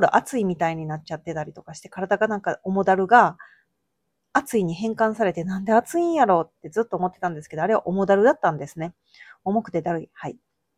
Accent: Mie, Japan; 今日は、地元の三重県では、まあ、東海地方ですね。

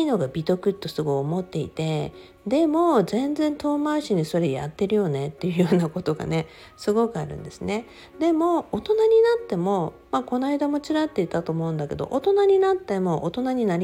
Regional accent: Okinawa, Japan; 私は沖縄出身なので、アーサを入れたいと思ったんです。

